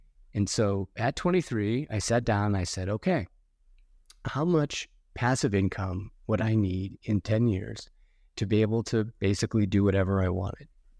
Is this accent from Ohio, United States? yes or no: yes; Akron, Ohio, United States; I grew up in Akron, Ohio.